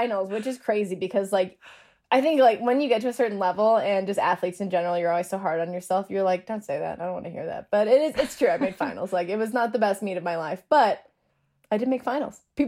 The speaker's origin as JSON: {"language": "English", "town": "Denver", "region": "Colorado", "country": "United States", "said": "And so I'm from Denver, and my dad is like a well-known track name for at least a while"}